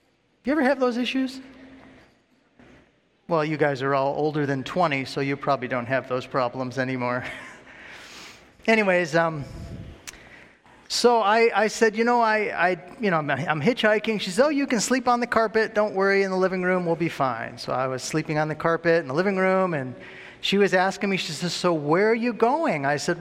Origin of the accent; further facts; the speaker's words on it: Detroit, Michigan, United States; I was brought up in Detroit.